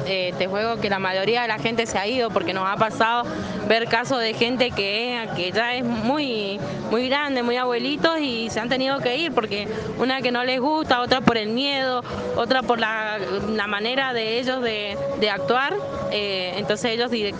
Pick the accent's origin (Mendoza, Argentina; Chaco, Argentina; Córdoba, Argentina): Mendoza, Argentina; Malargüe; de Malargüe, o sea, vivo en el Cabado del Padén, a 200 kilómetros de Malargüe.